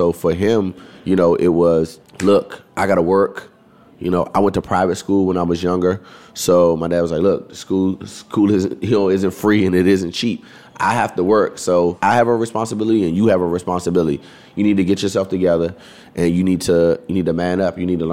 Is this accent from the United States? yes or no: yes; Washington, District of Columbia, United States; I'm originally from Washington, D.C.